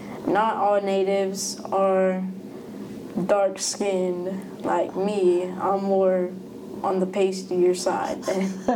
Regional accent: Oregon, United States; also born or lived in Washington; I'm originally from Washington, but I've lived in Oregon my whole life. I am from the Umatilla tribe, which is a pretty known tribe.

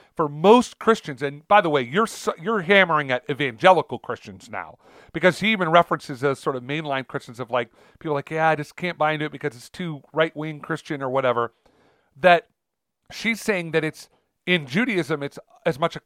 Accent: California, United States; I'm from the Bay Area, douche.

